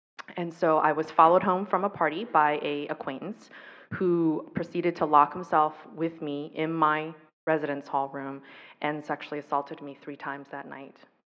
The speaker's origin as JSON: {"language": "English", "country": "United States", "tie": "born or raised there", "first_language": "Taiwanese", "second_language": "English", "said": "I am the daughter of immigrants. My first language was not English. I grew up speaking Taiwanese and Mandarin Chinese in the home."}